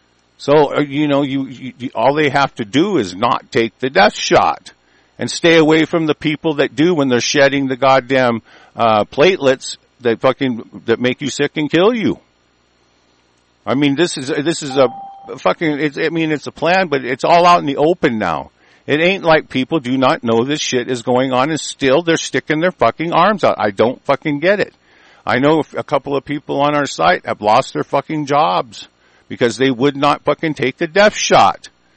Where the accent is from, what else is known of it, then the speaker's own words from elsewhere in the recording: United States; because we are American nationals and we are the fucking, we're badass fucking people.